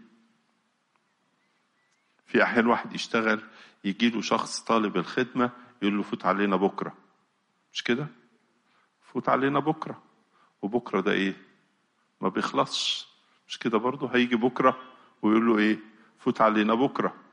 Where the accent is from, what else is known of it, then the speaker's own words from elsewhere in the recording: Egypt; زي باب الحديد عندنا في مصر هنا وباب زويلة